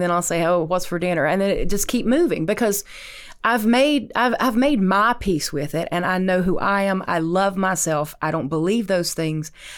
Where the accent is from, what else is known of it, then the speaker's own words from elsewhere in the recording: Appalachia, United States; I grew up in Hatfield-McCoy country. We live and die by our feuds.